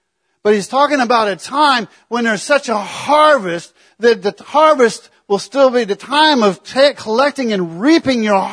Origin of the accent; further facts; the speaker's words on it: Illinois, United States; When I grew up in Illinois, there was, you know, corn was the big deal. It's corn everywhere you look.